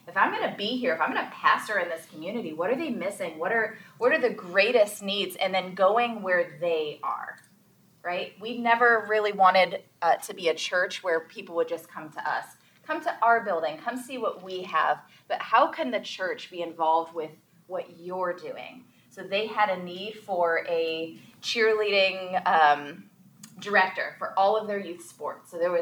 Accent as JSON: {"language": "English", "town": "Medina", "region": "Ohio", "country": "United States", "tie": "born or raised there", "lives_now": "Wadsworth, United States", "said": "I was born and raised in Medina, Ohio. It was an easy town to grow up in. I liked the culture. When I first moved to Wadsworth"}